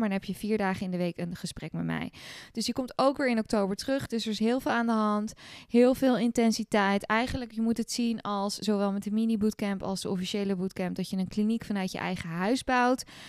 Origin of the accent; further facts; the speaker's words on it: Netherlands; ik ben zelf Nederlander. Ik wil personen uit mijn eigen landje het liefst helpen.